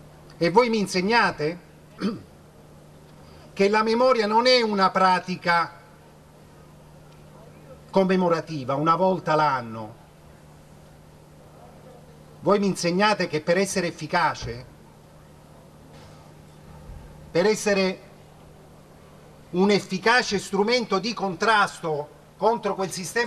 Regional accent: Palermo, Sicily, Italy; born there; Ne so bene io che in questa città sono nato e che per tante volte mi sono sentito dire, quando mi hanno chiesto: ma lei, tu da dove vieni? Palermo, Sicilia.

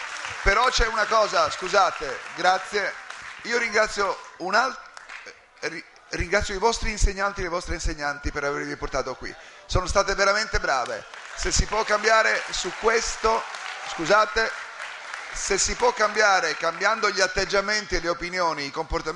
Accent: Palermo, Sicily, Italy; born there; moved away; Sono nato a Palermo, poi me ne sono andato

